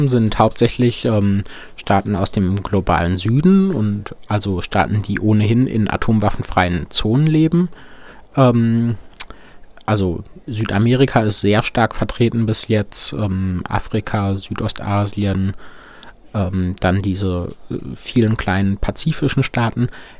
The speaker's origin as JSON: {"language": "German", "country": "Belgium", "lives_now": "Netherlands", "said": "Ich komme aus Belgien, studiere aber momentan in den Niederlanden."}